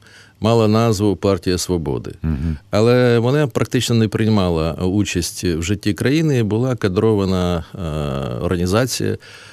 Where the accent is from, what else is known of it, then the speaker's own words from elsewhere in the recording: Kyiv, Ukraine; майже все моє життя пройшло в моєму рідному Києві, де народились діти, за винятком перебування на воєнній службі за кордоном.